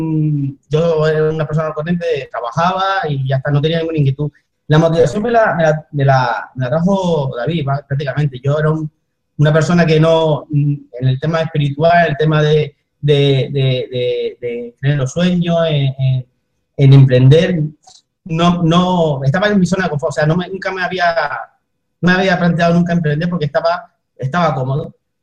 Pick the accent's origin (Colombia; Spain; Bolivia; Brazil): Spain; Las Palmas, Canary Islands; soy de Las Palmas